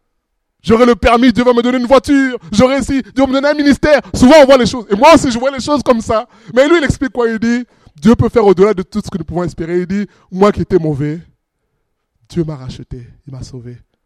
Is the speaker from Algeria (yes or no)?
no; France; même si je suis français, je comprends que soutenir une patrie, un pays, ben, ça amène toujours à la déception